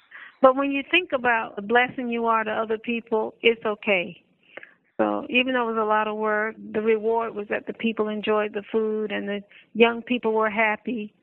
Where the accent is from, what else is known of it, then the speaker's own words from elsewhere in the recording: the South, United States; I'm from the South, so I've learned to convert a lot of Southern foods into a plant-based that I didn't do before